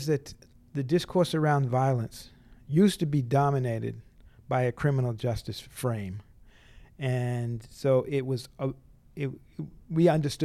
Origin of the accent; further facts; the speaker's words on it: Boston, Massachusetts, United States; I grew up in Roxbury in Boston, Massachusetts, and it became a very violent community.